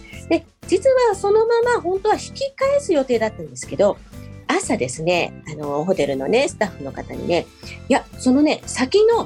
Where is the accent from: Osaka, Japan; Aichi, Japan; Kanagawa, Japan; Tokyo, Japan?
Aichi, Japan; 私もね地元が愛知なので